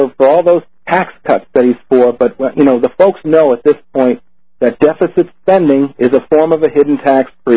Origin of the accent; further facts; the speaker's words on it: Boston, Massachusetts, United States; I was wondering, you know, I'm from Boston here, and New England quarterback Tom Brady